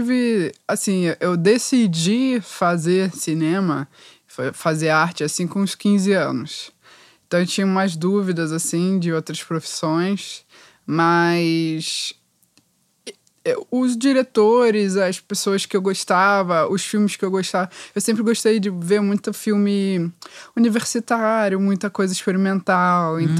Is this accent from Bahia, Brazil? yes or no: no; Rio de Janeiro, Brazil; com 12 anos eu cresci em Botafogo, aqui no Rio.